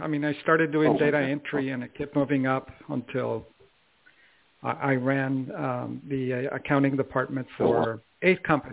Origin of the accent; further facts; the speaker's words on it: Mexico; also born or lived in Santa Monica; I was born in Santa Monica, California, but we were living in Mexico at the time.